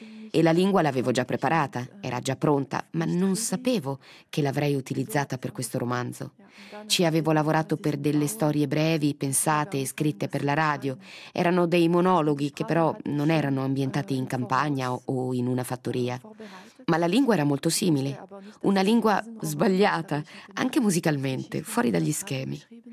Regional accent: Valais, Switzerland; Ho trascorso la mia giovinezza in Vallese, dove la mentalità non è proprio in favore delle donne

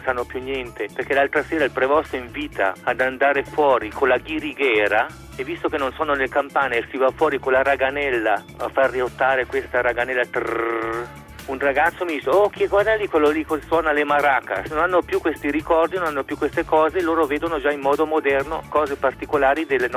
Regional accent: Sessa, Ticino, Switzerland; Per esempio al mio paese qui, Sessa, nel Malcantone

